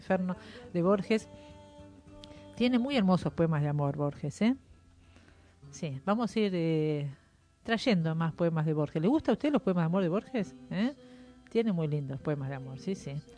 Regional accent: Argentina; a querernos como, como país, como nación y como gente argentina.

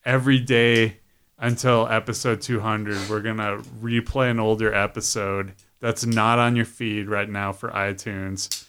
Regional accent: Coos Bay, Oregon, United States; so I grew up in Coos Bay, Oregon, and I would turn on the radio and only at night I could get stuff from like

